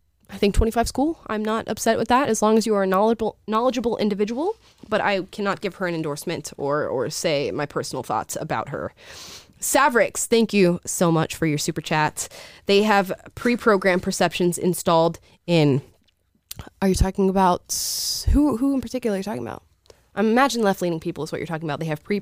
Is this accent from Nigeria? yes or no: yes; Nigeria; I am Nigerian.